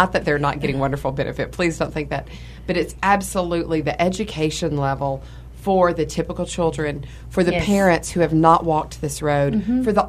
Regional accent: Mississippi, United States; I was just home in my hometown of Mississippi this past week

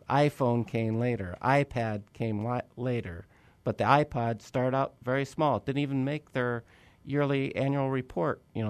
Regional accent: Detroit, Michigan, United States; But I also, my favorite team before then, I grew up in Detroit, so my first favorite team was the Detroit Tigers.

